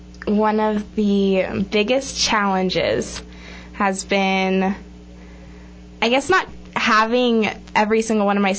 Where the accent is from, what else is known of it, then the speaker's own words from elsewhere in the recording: California, United States; Because I grew up watching it in California, the actual stage show